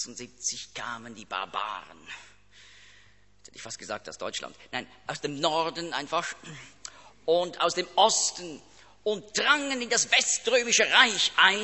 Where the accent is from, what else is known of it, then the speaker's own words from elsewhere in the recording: Switzerland; Er ist ja auch in der Schweiz, da ganz nahe, da wo ich aufgewachsen bin, ist er da über die Limmat, da hat jetzt noch ein Gedenkstein.